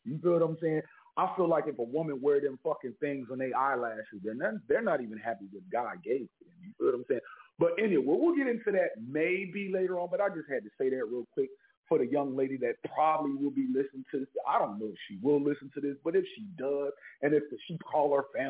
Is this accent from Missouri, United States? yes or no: yes; Kansas City, Missouri, United States; now in Philadelphia, United States; But shout out to my hometown, Kansas City, Missouri. Without Kansas City, Missouri, I wouldn't even be who the fuck I am today. But Philly put me on, though.